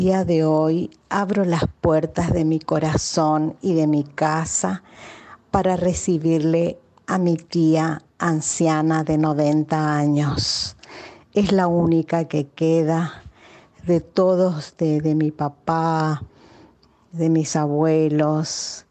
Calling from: Formosa, Argentina; de Formosa.

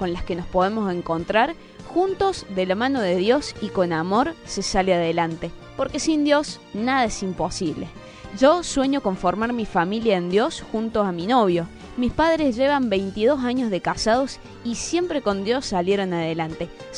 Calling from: Buenos Aires Province, Argentina; del Gran Buenos Aires.

